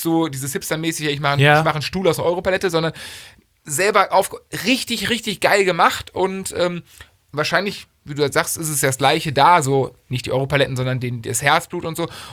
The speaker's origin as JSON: {"language": "German", "town": "Cologne", "region": "North Rhine-Westphalia", "country": "Germany", "tie": "born there", "said": "Ich bin gebürtiger Kölner"}